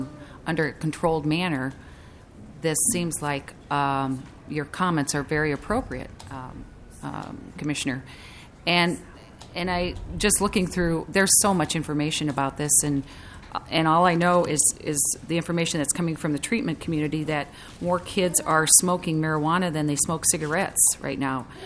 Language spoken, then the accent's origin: English; Colorado, United States; Being from born and raised in Colorado, I can attest to the comments from the governor.